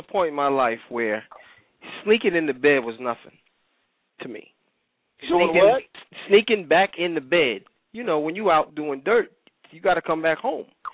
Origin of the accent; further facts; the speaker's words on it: New York, United States; See, for me, it's dangerous only because growing up in New York, we had to go.